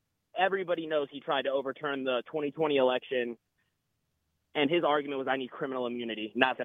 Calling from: Maryland, United States; What's up, Garland? … calling from Maryland.

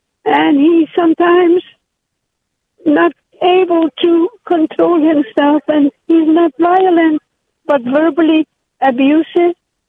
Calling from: Hyattsville, Maryland, United States; from Hyattsville, Maryland. I am 80 years old

